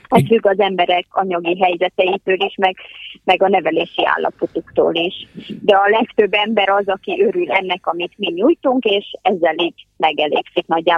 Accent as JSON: {"language": "Hungarian", "region": "Transylvania", "country": "Romania", "said": "én Erdélyből jöttem, és ottan általános sebészként szolgálok a sürgősségi klinikán"}